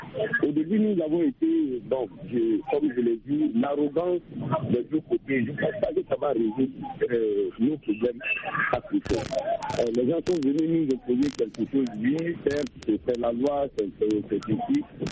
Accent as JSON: {"language": "French", "country": "Côte d’Ivoire", "said": "comme chez nous, en Côte d'Ivoire"}